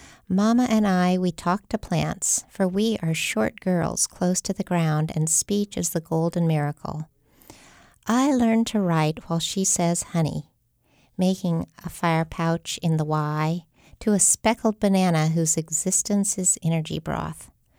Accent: Tucson, Arizona, United States; I grew up in the Tucson desert, and I had a sort of deep, intense relationship to that spirit world

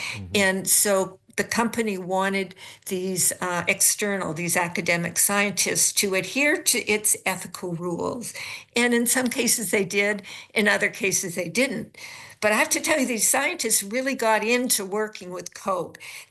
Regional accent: United States; As an anthropologist, as an American, I find that so hard to accept, but it is the truth.

